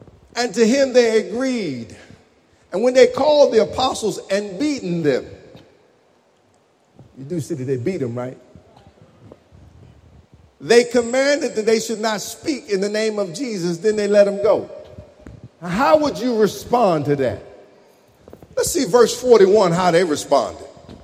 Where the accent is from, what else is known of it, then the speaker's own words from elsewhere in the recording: Louisiana, United States; moved away; When I moved from Louisiana to Michigan, Louisiana, I was by myself. We, you know, wasn't a whole lot of folk around. I mean, for miles.